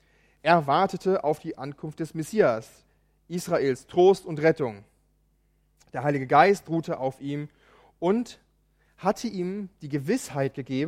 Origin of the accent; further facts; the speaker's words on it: Preetz, Schleswig-Holstein, Germany; Ich komme aus Preetz übrigens.